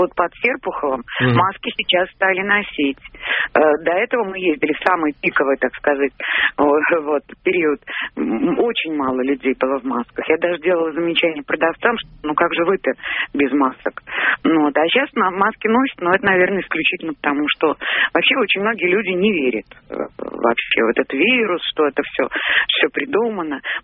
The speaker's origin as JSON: {"language": "Russian", "region": "Moscow", "country": "Russia", "said": "Я москвичка, но сразу, как только объявили нам карантин, мы уехали в загородный дом, ну, на дачу"}